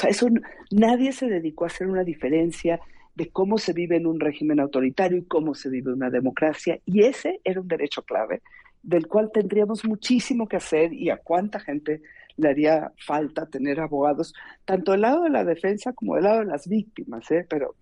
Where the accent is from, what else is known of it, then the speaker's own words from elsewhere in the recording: Mexico; es dolorosísimo verlo en mi país, digamos. Es mucho, muy doloroso verlo en México.